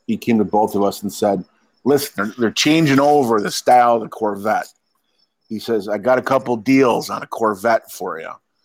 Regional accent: Detroit, Michigan, United States; Yeah, we're heavy industrial. You know, we're kind of high strung a little bit. Detroiters

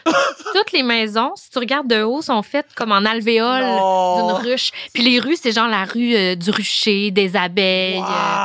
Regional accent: Laval, Quebec, Canada; Parce que moi, je viens de Laval.

